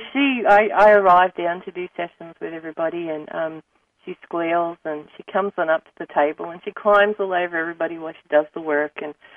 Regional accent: Australia; accent: Australian; It was a joke because my Australian accent was much broader when we were first here and when I was first here.

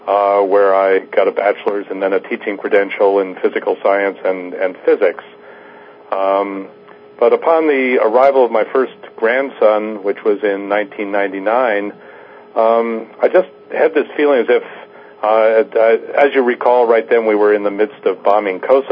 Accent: East Coast, United States; moved away as an adult; now in Arcata, United States; I grew up on the East Coast and migrated out here to the West Coast in the 60s of all times.

